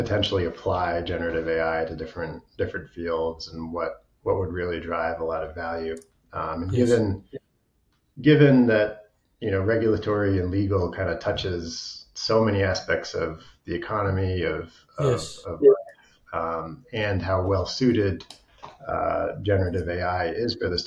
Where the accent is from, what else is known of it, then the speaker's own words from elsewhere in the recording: Maine, United States; So I grew up in Maine